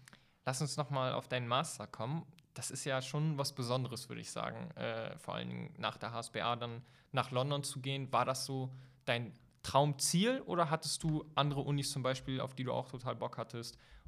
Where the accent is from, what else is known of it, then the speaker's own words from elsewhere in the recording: Hamburg, Germany; Ich komme ja auch aus dem Hamburger Osten.